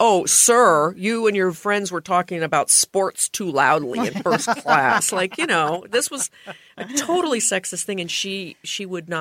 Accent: Portland, Oregon, United States; But when I did my first book reading at Powell's in my hometown of Portland

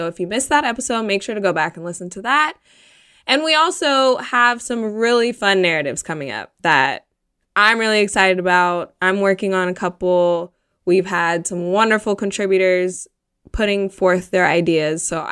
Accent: Chicago, Illinois, United States; I'm basically a Chicagoan. Chicagoan? Chicagoan. That sounds more right.

